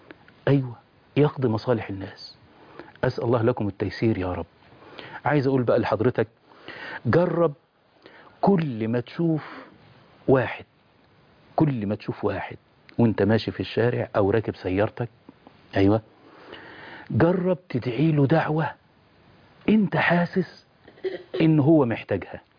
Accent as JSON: {"language": "Arabic", "town": "Dikirnis", "region": "Dakahlia", "country": "Egypt", "tie": "born or raised there", "said": "والله وما زلت أذكر في قريتي، إيه والله، قرية ديم الشلت ديكرنس داخل أهلية"}